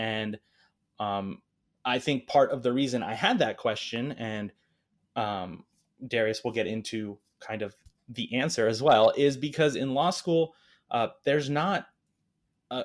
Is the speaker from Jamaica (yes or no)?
no; Ukraine; now in United States; My family and I are all immigrants. We emigrated from the Ukraine in the late 90s and actually got our citizenship in 2004.